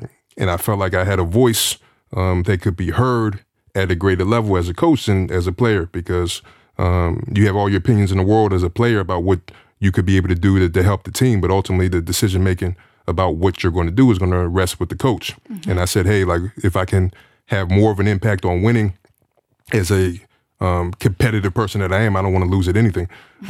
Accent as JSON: {"language": "English", "town": "Pittsburgh", "region": "Pennsylvania", "country": "United States", "tie": "born or raised there", "said": "I grew up in Pittsburgh, Pennsylvania. My father and mother were both educators."}